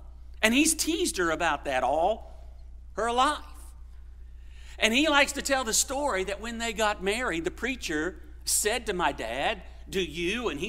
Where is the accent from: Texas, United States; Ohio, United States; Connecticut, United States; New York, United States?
Ohio, United States; Columbus; I've had several people ask me, "Where are you from?" And I say, "Columbus, Ohio." And they say, "No, you're not. I guess I don't know where I was brought up. But maybe I talk just a little bit differently than the folks that come from this area.